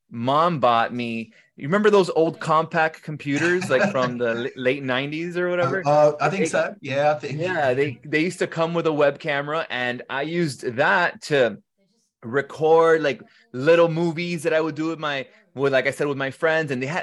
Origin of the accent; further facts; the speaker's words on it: Miami, Florida, United States; I'm from Miami, of course. And so we're Spanish down here. I'm Colombian Cuban.